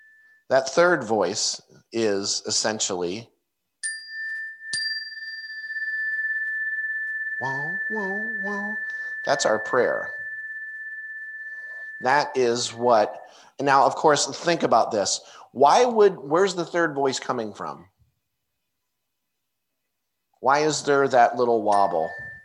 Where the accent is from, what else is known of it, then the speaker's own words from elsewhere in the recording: New Jersey, United States; You know, she's from Florida. I'm from Jersey.